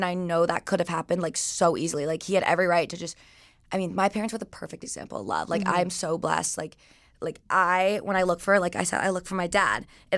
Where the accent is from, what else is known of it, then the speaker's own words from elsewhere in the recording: Georgia, United States; Okay, so I grew up in Georgia. Mm-hmm. I always like tell people like Atlanta, but it's like 20, 30 minutes north of Atlanta.